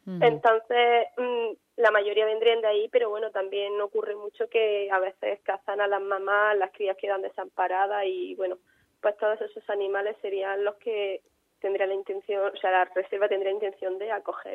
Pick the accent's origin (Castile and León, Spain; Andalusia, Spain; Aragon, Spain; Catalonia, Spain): Andalusia, Spain; vivo en un pueblo donde la caza es algo que está a la orden del día. Provengo de Andalucía también, que allí la caza pues básicamente es algo que se lleva desde niño.